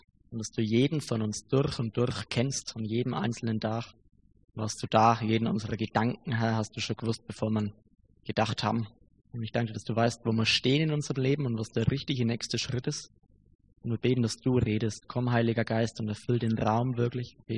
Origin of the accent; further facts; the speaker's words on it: Rodenburg, Germany; Rodenburg, also ich komme aus Rodenburg, wissen ja einige vielleicht. Rodenburg ist relativ klein und Rodenburg ist ziemlich schön